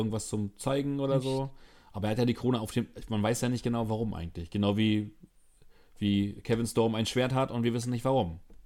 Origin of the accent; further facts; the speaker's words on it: East Germany, Germany; Ja, das sagt mir doch als Ossi nix.